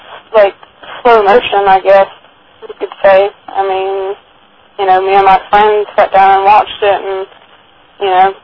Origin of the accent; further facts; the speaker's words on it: the South, United States; Sorry, I'm from the South. I don't sound like a Yankee.